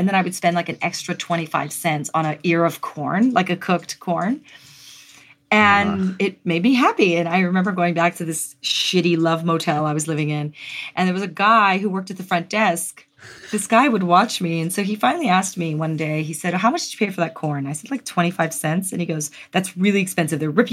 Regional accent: Hawaii, United States; Japanese culture I was very familiar with because I was born and raised in Hawaii

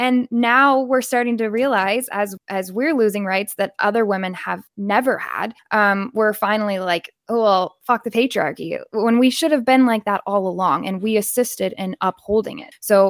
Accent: the South, United States; also born or lived in California; Even for me, I grew up in the South.

